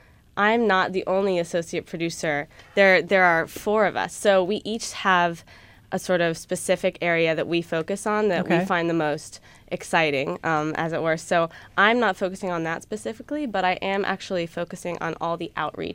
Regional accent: Los Angeles, California, United States; I grew up in Los Angeles, and growing up there, I was able to start working professionally at a young age in theater, film, and television

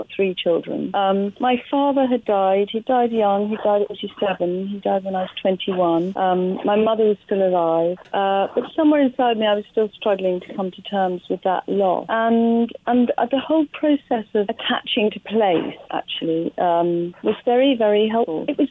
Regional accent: South of England, United Kingdom; now in Hertfordshire, United Kingdom; I'm from the south of England.

